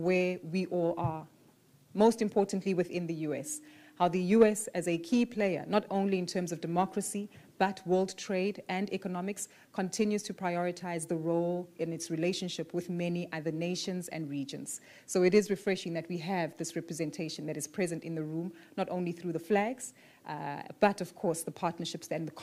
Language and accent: English; South Africa; I come from South Africa, a country that has only experienced 30 years of democracy